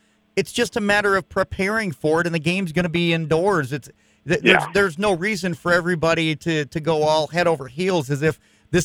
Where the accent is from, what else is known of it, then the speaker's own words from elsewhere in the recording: Minnesota, United States; maybe I'm just, a little protective of, my home state, but it's like people are, it's like it's Armageddon or something that it's coming to Minnesota in February.